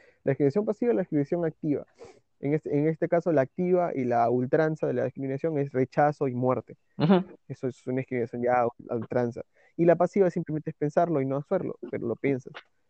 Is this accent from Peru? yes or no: yes; Peru; la mayoría de personas somos aborígenes, originarios de Perú.